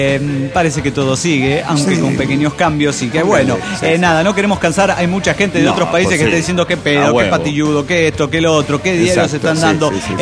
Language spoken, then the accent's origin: Spanish; Mexico City, Mexico; now in Santiago, Chile; soy chilango, pero igualmente, a pesar de haber nacido, criadome en la capital del DF mexicano, estoy en Chile y ya se me ha pegado la tonada, po.